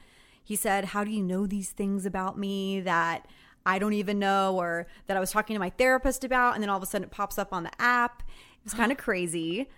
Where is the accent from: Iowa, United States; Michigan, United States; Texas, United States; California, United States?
Texas, United States; And I can speak to it because I feel you on a deep level growing up in Texas. Hell on earth half the time.